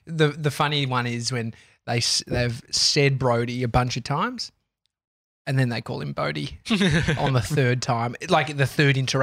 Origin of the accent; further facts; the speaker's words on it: Australia; I'm an Australian who only worked out that last year with you guys too.